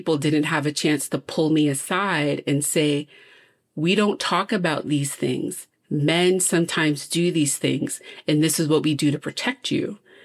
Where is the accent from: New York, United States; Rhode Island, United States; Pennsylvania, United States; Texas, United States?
Rhode Island, United States; where I grew up in Rhode Island is on the border of Rhode Island and Massachusetts.